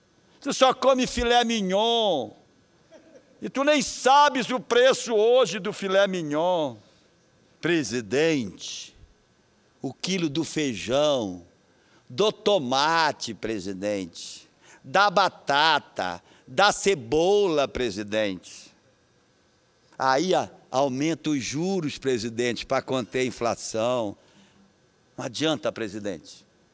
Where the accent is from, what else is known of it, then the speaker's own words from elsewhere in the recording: Pará, Brazil; Eu que vejo a maior inflação deste país chegar à minha terra querida. A maior inflação está na nossa terra paraense. A maior inflação é do estado do Pará.